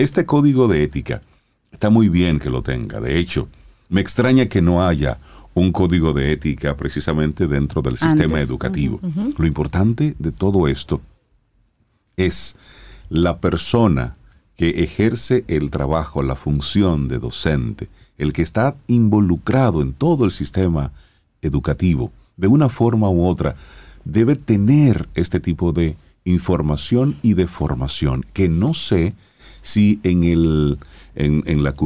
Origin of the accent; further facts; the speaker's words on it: Cibao, Dominican Republic; now in Santo Domingo, Dominican Republic; aunque soy cibaeño y estoy aquí en Santo Domingo, no lo sentí.